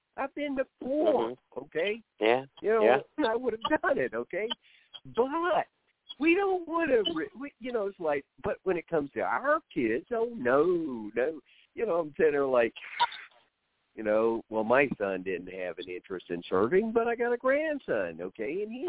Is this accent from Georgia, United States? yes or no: no; Oklahoma, United States; Because you got to understand, this town I grew up in Oklahoma, everybody was a veteran.